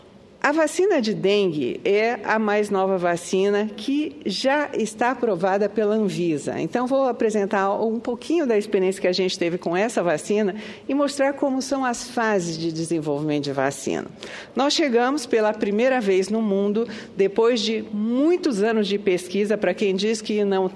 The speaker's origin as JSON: {"language": "Portuguese", "country": "Brazil", "said": "mas antes disso eu sou brasileira, sou médica e fui professora da Universidade de São Paulo durante 25 anos"}